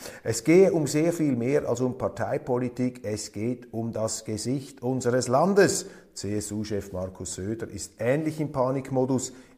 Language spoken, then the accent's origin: German; Switzerland; Nein, meine Damen und Herren, als Schweizer, als 25% Deutscher, halte ich hier fest, Demokratie ist, dass alle miteinander reden.